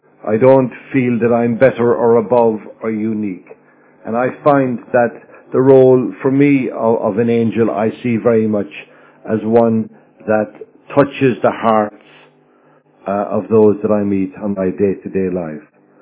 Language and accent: English; Ireland; born there; I was born in Ireland, which is next to England. And I was born into a Catholic family, very traditional Catholic family.